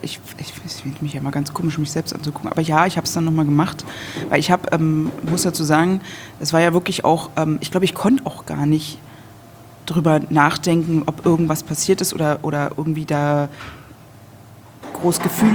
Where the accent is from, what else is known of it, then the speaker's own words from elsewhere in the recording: Berlin, Germany; Und ich komme ja aus Berlin.